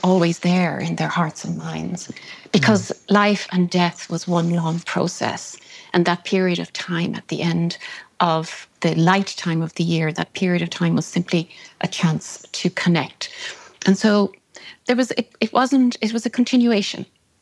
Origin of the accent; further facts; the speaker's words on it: Ireland; It celebrated a little bit differently for me growing up in Ireland.